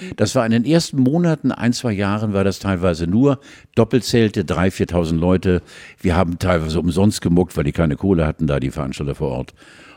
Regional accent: Stargard, West Pomeranian Voivodeship, Poland; born there; Ich bin Zoni, ich bin geboren in Stargard, bei Stettin, also ich bin der Pole.

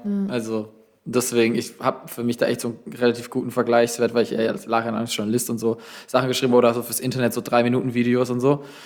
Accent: Baden-Württemberg, Germany; ich komme aus einer Fasnachtshochburg aus dem Schwarzwald

